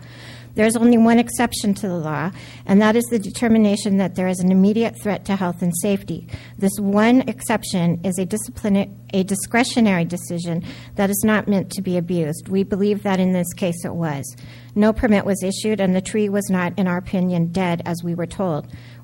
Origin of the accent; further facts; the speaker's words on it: Morro Bay, California, United States; I'm from North Morro Bay.